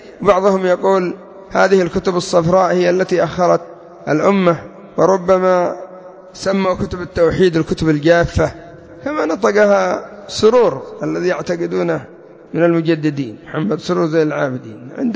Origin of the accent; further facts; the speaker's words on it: Yemen; وعندنا في اليمن